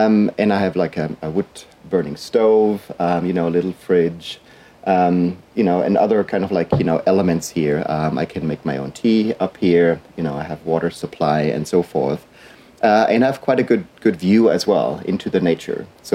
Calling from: California, United States; I'm joining you today from my geodesic dome in our little forest here in the Santa Cruz Mountains.

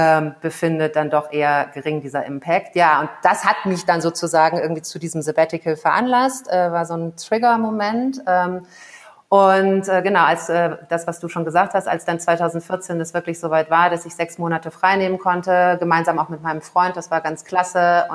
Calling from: Kigali, Kigali City, Rwanda; Ich bin zugeschaltet aus Kigali, das ist die Hauptstadt von Ruanda. Liegt in Ostafrika, ist ein bisschen kleiner als Belgien.

